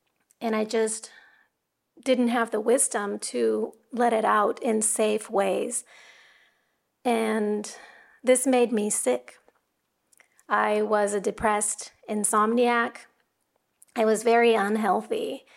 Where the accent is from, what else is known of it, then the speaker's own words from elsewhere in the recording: Tokyo, Japan; even though I was born and raised here in the Tokyo metropolitan area, I was never really a part of mainstream culture here, not having gone to Japanese school.